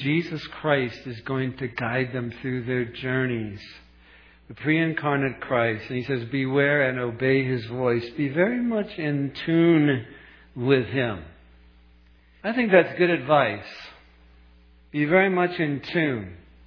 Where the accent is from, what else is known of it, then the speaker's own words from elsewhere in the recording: California, United States; I'm a tourist. I'm traveling internationally. I need a cheeseburger. I'm from California.